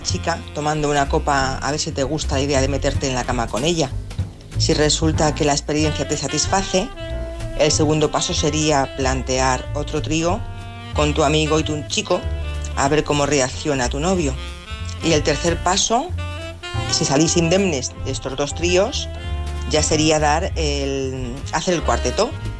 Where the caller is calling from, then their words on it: Madrid, Community of Madrid, Spain; de Madrid